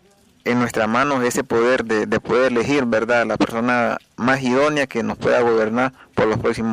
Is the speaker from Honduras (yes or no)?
yes; Honduras; Como hondureño, pues siempre estamos a la expectativa de un mejor futuro